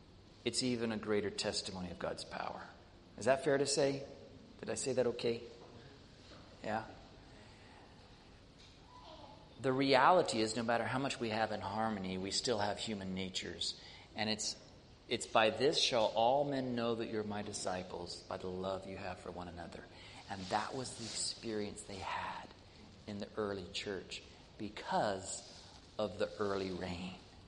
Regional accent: United States; Maybe it's just my patriotism as an American.

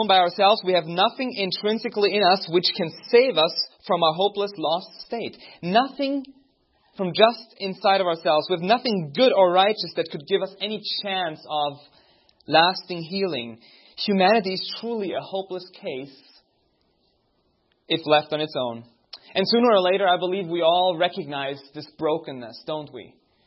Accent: Austria; English is a second language; now in United States; Don't be distracted by my accent. I'm from Austria. I try to hide

